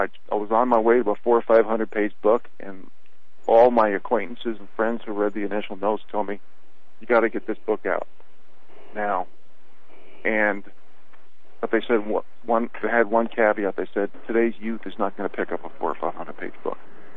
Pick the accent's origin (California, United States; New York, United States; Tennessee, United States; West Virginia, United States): New York, United States; New York City; I was born in Jamaica, Queens, and I spent the first 26 years of my life in the metropolitan area of New York City.